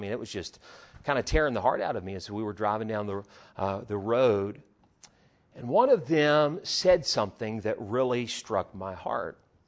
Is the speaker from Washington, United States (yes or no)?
no; West Virginia, United States; A few weeks ago, I'm from West Virginia, and we take our junior campers, and we have this little camp.